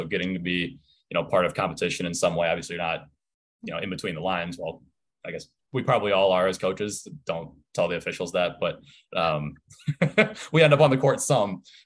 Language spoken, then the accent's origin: English; Ann Arbor, Michigan, United States; growing up in Ann Arbor, being a Wolverine